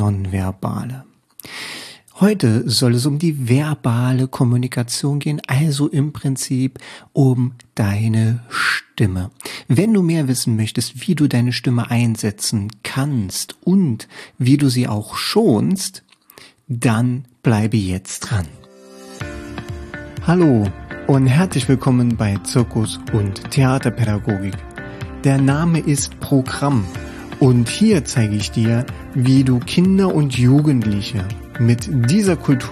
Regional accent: Saarland, Germany; ja, ich bin Saarländer

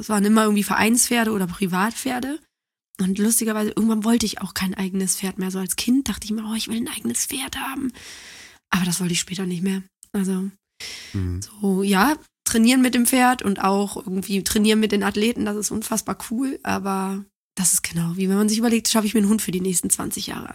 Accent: Cologne, North Rhine-Westphalia, Germany; also born or lived in Düsseldorf; Ich bin ja Kölnerin mit Leib und Seele.

